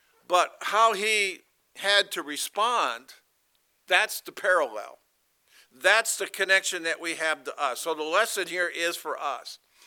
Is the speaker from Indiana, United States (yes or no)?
yes; South Bend, Indiana, United States; born there; I was born in South Bend, Indiana. Anybody been to South Bend, Indiana?